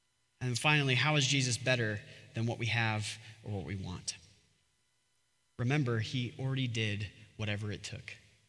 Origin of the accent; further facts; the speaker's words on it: Bakersfield, California, United States; I grew up in California, hardworking town, Bakersfield.